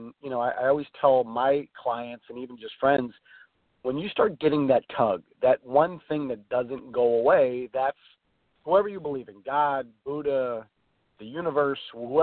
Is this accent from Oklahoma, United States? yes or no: no; Chicago, Illinois, United States; So the Chicago Cubs, I'm from Chicago, and they're doing their big parade today.